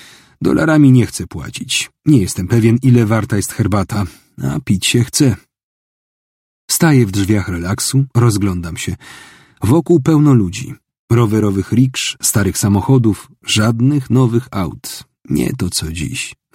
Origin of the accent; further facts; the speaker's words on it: Szczecin, West Pomeranian Voivodeship, Poland; Jestem ze Szczecina